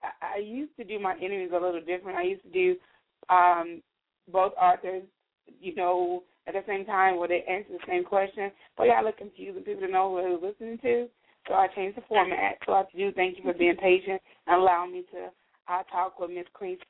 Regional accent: Chicago, Illinois, United States; I'm from Chicago. We're right next door.

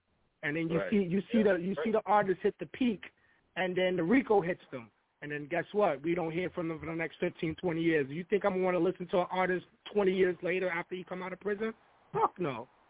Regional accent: Bronx, New York, United States; You brung up … I'm from the Bronx. You feel me?

